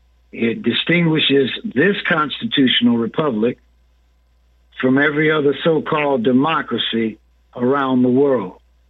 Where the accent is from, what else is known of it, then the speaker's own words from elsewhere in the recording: United States; And I'm an American. I just happen to be Black American.